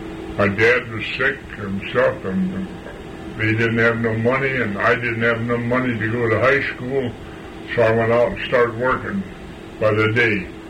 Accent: LaSalle Township, Michigan, United States; I was born in LaSalle Township on the corner of Alban and Strasburg Road.

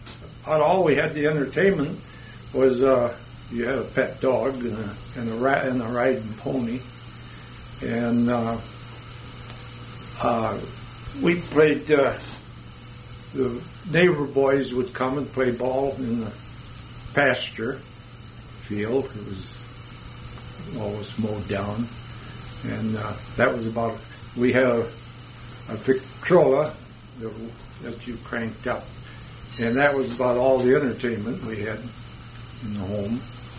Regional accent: Carrollton, United States; I was born in Carrollton, February the 14th, 1905, on a farm, and lived there till I was 7 years old, and we moved to Egypt Road in Carrollton.

